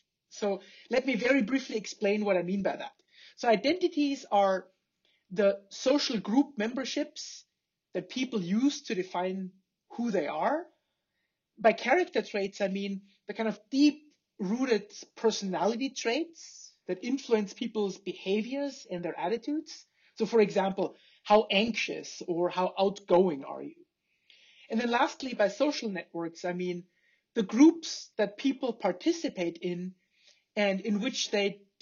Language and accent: English; Bavaria, Germany; now in Idaho, United States; I'm originally not from Idaho. I'm from the south of Germany, a very small village an hour north of Munich. I've lived in the States now for over 12 years, and I loved my last 7 years here in Idaho